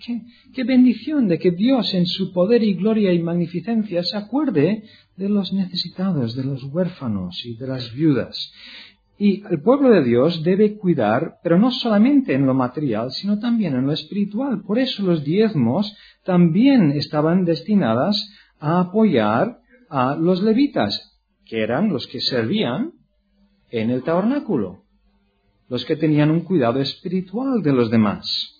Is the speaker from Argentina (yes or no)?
no; Catalonia, Spain; accent: Catalan; Disculpad mi acento catalán